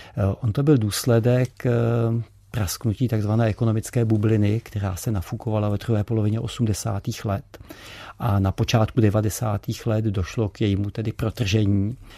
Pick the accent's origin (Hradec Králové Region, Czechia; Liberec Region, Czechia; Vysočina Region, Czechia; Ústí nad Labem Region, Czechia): Vysočina Region, Czechia; Jihlava; tak jsem si v knihovně v Jihlavě, odkud pocházím